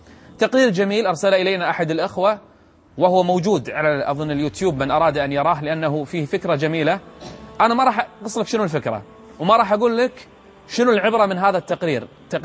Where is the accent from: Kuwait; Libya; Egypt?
Kuwait; عندنا بالكويت